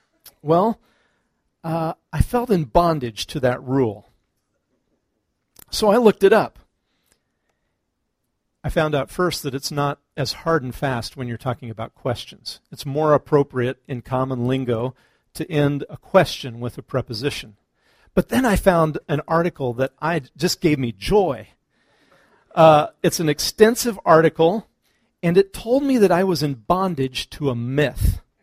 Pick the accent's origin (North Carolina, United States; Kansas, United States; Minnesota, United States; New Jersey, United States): Kansas, United States; but I'm from Kansas. I'm a little bit of a hayseed sometimes